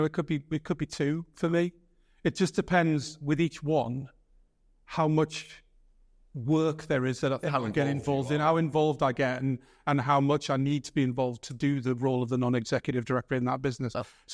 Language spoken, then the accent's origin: English; North East England, United Kingdom; I'm a Geordie, and you know, we are quite honest